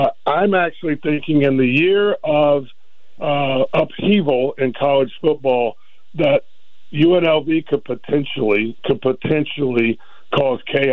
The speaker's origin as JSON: {"language": "English", "town": "Charlotte", "region": "North Carolina", "country": "United States", "said": "I mean, I'm from Charlotte. I'm from the Charlotte area."}